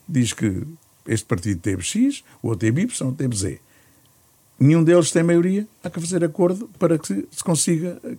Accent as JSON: {"language": "Portuguese", "town": "Coimbra", "region": "Centro", "country": "Portugal", "said": "Eu que sou de Coimbra"}